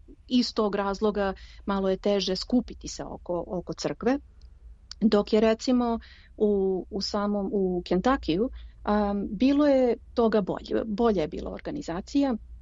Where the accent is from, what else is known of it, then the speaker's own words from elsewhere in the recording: Belgrade, Serbia; also born or lived in United States; now in Dublin, Ireland; ja sam otišla iz Srbije 2005. Posle svih ovih godina meni i dalje mnogo fali kuće i ja i dalje Beograd zovem mojom kućom. Ne ni Dublin, niti sam zvala Ameriku. Uvek je Beograd moja kuća.